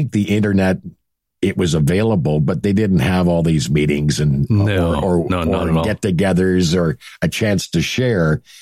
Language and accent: English; Stratford, Ontario, Canada; in my hometown of Stratford, Ontario.